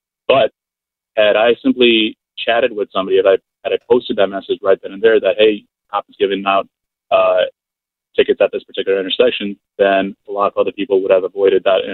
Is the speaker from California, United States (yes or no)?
no; Chicago, Illinois, United States; So I launched it in Chicago, which is my hometown, and the response has been phenomenal.